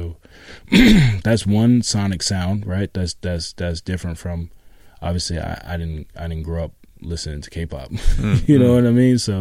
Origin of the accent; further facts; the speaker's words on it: Boston, Massachusetts, United States; You know, like growing up in Boston, Boston's like a real top 40 city.